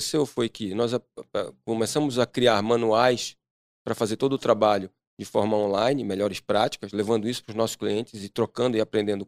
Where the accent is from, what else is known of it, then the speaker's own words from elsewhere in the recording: Belém, Pará, Brazil; also born or lived in São Paulo / Florianópolis; eu já morei em São Paulo, é a minha quarta cidade, tá? Então, assim, eu sou natural de Belém do Pará.